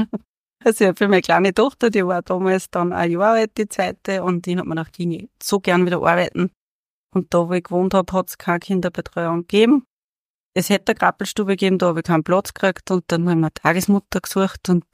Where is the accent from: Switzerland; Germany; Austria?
Austria; Freistadt, Upper Austria; Ich bin in Freistadt aufgewachsen, habe dann eine Schule absolviert und habe dann mir ein bisschen was von der Welt angeschaut. War in Spanien unterwegs, in Griechenland und bin dann über Umwege nach Mondsee. Ja, und dann wieder vor einigen Jahren zurück nach Freistadt